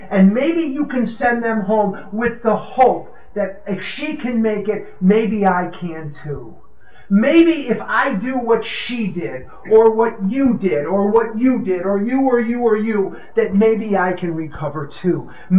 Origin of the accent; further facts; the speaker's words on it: Chicago, Illinois, United States; Now, I'm born and raised in Chicago, where the Shedd Aquarium is. I'm born and raised there, and I love the taste.